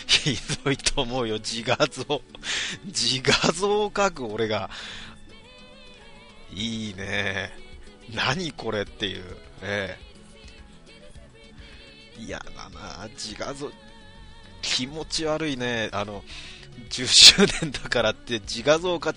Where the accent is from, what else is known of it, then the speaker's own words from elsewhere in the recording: Kanagawa, Japan; 自分神奈川の人間だから横浜川崎だったらすごい楽なんですけどね。